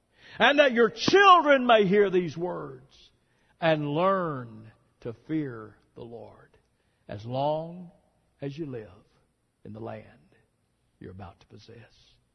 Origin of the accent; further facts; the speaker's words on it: Fort Worth, Texas, United States; I mentioned that I grew up in Fort Worth. My parents sacrificed so much for me.